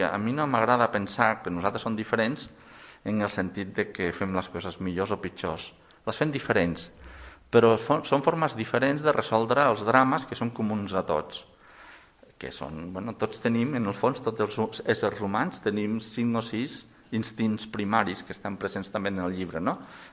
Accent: Catalonia, Spain; Jo sóc bastant nacionalista empordanès, en el sentit de que, i molt gironí, però molt empordanès.

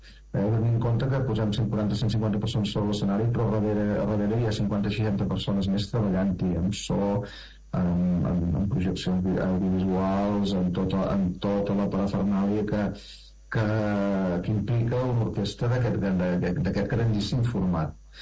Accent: Besalú, Catalonia, Spain; som de Besalú, però també estem molt lligats amb el Mar d'Amunt, amb el Mar del Nord, de la Costa Brava, amb Port de la Selva.

